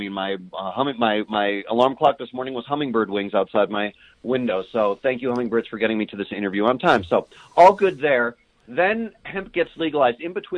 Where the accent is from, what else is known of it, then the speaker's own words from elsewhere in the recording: New Mexico, United States; And it only became legal here in my home state of New Mexico last year.